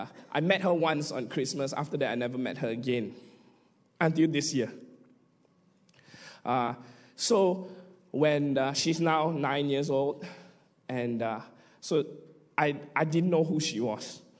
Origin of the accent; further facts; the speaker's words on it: Malaysia; So because she's Singaporean, I'm Malaysian, not all the local ones want to give us.